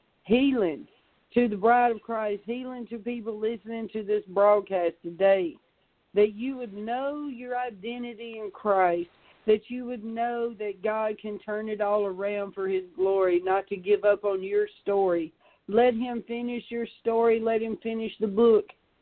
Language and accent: English; Southern United States, United States; accent: Southern US; in my life, my accent, you would think, is a negative because it's so southern and so slang.